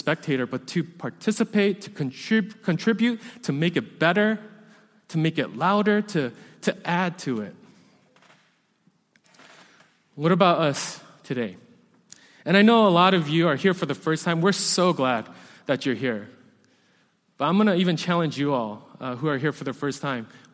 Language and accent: English; New York City, New York, United States; Like I mentioned before, I grew up in New York City, so I also grew up in the church.